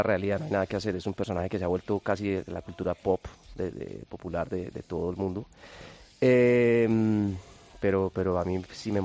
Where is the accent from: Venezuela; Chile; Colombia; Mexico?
Colombia; para mí como colombiano